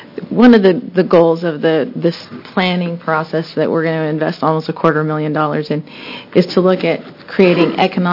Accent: Oregon, United States; You know, I'm from Oregon. My family, you know, everyone worked in the timber industry.

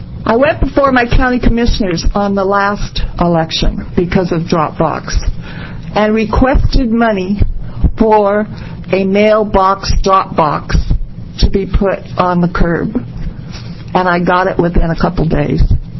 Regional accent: Hillsboro, Oregon, United States; I'm from Hillsboro, Oregon.

